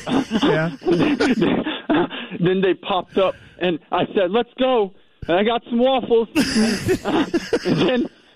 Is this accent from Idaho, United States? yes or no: yes; Idaho, United States; because I was raised in Idaho, and all I had for entertainment was sticks and the wind and football.